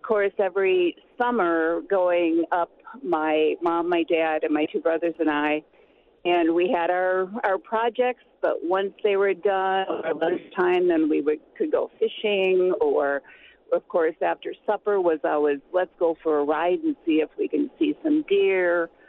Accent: Waukesha, Wisconsin, United States; I grew up in Waukesha

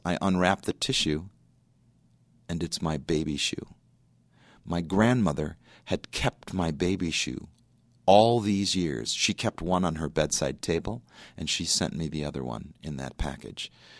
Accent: Chicago, Illinois, United States; I mean, obviously, I'm from Chicago. He's from Chicago, all that, too.

